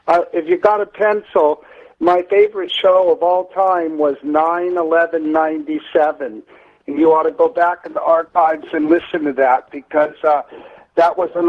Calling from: Dana Point, California, United States; Well, I'm calling you from Dana Point, California. I'm out under the moon here and looking at Venus.

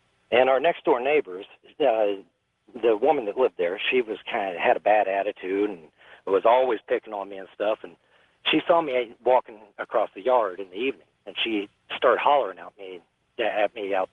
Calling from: Knoxville, Tennessee, United States; I'm calling from Knoxville, Tennessee.

